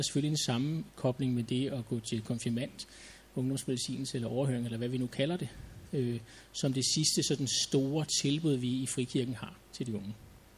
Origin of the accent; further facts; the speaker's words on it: Frederiksværk, Capital Region of Denmark, Denmark; nede i byen i Frederiksværk, hvor jeg voksede op.